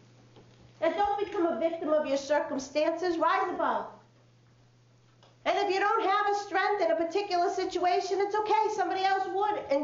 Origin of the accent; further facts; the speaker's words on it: Worcester, United States; So I am from an upper middle class family. I grew up in Worcester.